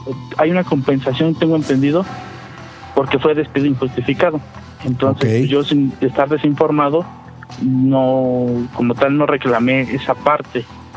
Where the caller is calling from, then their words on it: Mexico City, Mexico; De Tlatelolco, Ciudad de México.